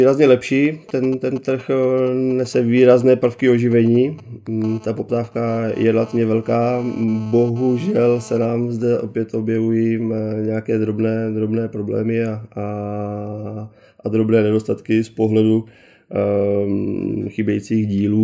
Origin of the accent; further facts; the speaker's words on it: Brno, South Moravian Region, Czechia; když jsme z Brna, pocházíme z Brna.